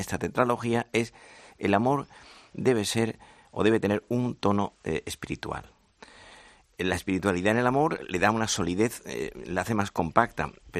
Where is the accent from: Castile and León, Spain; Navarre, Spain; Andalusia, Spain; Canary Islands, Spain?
Andalusia, Spain; now in Madrid, Spain; yo soy andaluz, pero llevo media vida en Madrid.